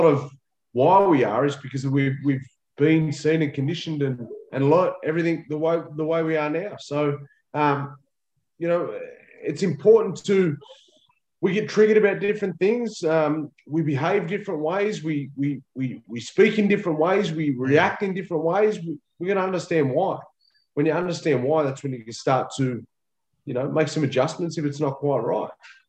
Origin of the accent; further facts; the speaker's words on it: Cowra, New South Wales, Australia; my mum's mob's from Orange, so we're Wiradjuri way, but we all sort of grew up. I grew up in Cowra with my sisters and brother.